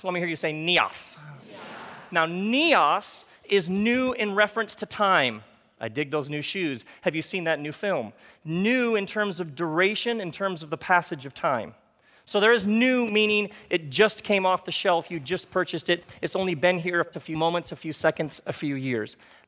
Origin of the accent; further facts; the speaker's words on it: Michigan, United States; Now, I grew up in Michigan. Michigan. Michigan, America's high five.